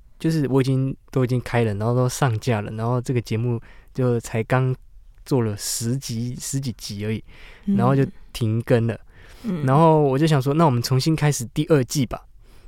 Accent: Miaoli County, Taiwan; 我是来自苗栗的创作歌手。

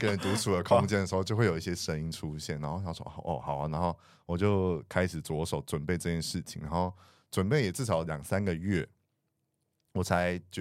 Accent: Taichung, Taiwan; 因为我自己就是也不是高雄人，就我是台中人

